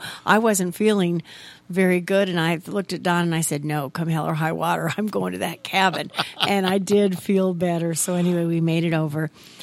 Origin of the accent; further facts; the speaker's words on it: Vandalia, Illinois, United States; And as we talked then, he also said, my sister currently lives in Vandalia. And I'm like, that's my hometown.